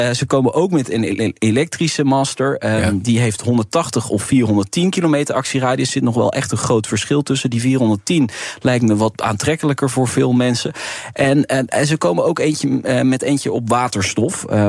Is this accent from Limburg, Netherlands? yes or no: yes; Maastricht, Limburg, Netherlands; Je weet, ik kom uit Maastricht.